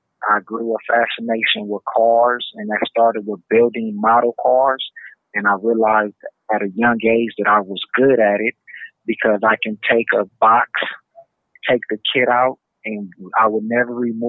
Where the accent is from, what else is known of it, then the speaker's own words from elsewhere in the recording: Los Angeles, California, United States; I'm from Los Angeles, California.